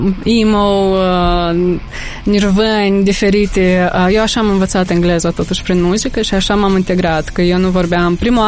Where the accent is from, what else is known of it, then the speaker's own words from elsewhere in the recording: Chișinău, Moldova; Am crescut în Chișinău, la Buiucani, cum se cuvine.